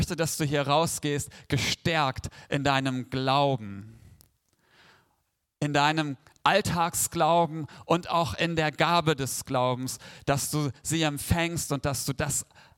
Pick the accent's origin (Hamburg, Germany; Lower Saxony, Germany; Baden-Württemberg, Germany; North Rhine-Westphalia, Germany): Lower Saxony, Germany; Weener; ich komme ja aus Vena. Hast du schon mal was von Vena gehört?